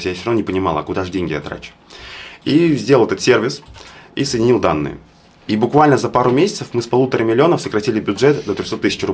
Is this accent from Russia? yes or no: yes; Veliky Novgorod, Novgorod Oblast, Russia; Я сам из Великого Новгорода, из региона.